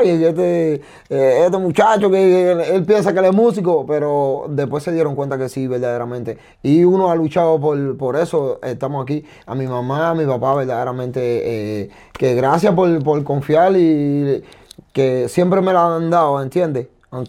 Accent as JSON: {"language": "Spanish", "country": "Cuba", "said": "Súper que increíble porque yo vengo de Cuba. Yo vengo de Cuba y donde no hay nada, ¿sabes?"}